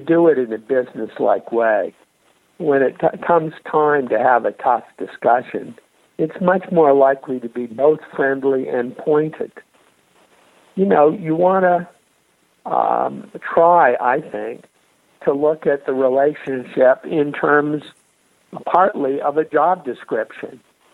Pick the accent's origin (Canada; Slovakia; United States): Canada; I heard a lot of Christian parables at my Anglican school growing up in Canada.